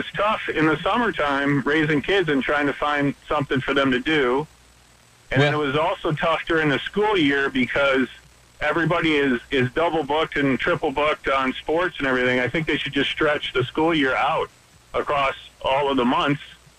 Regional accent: Grand Rapids, Michigan, United States; Well, I grew up over in Grand Rapids, so I'm familiar with the DeVos family

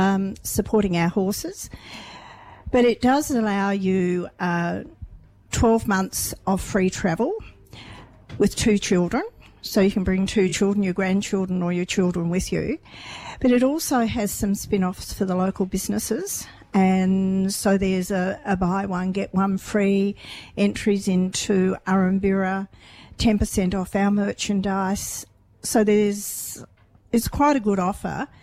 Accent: Victor Harbor, South Australia, Australia; I grew up here in Victor Harbour.

